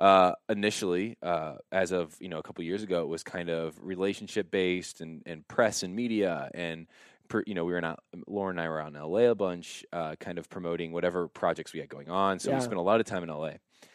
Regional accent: Warsaw, Indiana, United States; So I grew up in Warsaw, Indiana. So it is north central Indiana. It is a town of about 14,000.

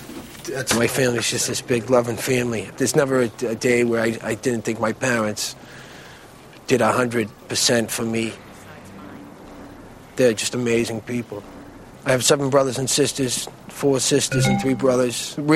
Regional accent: Boston, Massachusetts, United States; I'm from South Boston. I'm 20 years old, and I'm a student at Mass College of Art.

